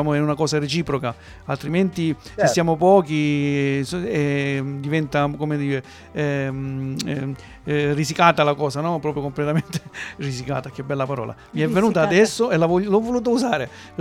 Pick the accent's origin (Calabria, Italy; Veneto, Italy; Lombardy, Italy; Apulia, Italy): Apulia, Italy; Galatina; Eh sì, io sono di Galatina, un paese vicino